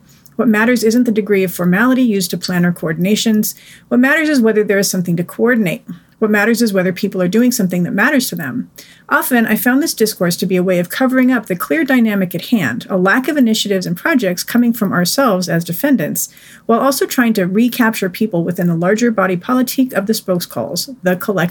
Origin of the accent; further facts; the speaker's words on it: California, United States; But I'm from California. Feels like home to me.